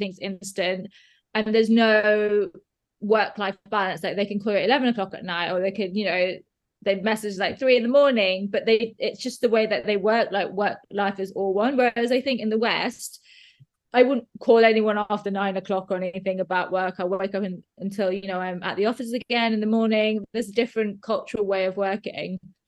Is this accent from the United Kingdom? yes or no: no; India; because I'm Indian as well, I grew up watching their films.